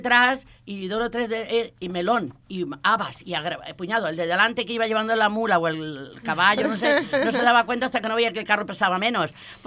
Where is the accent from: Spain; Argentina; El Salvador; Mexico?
Spain; Valencian Community; Como soy valenciana, pues sí.